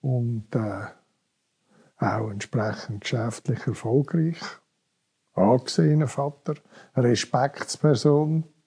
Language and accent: German; Oerlikon, Zurich, Switzerland; also born or lived in Bern; Geboren wurde bin ich in Bern, aber wo ich noch ganz klein war, sind wir auf Oerlikon gezügelt.